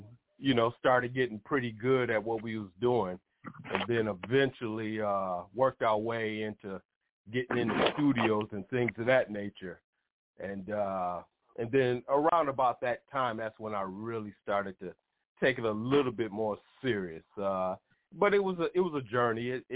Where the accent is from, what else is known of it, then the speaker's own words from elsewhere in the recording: Grand Rapids, Michigan, United States; Grand Rapids, Michigan. Born and raised.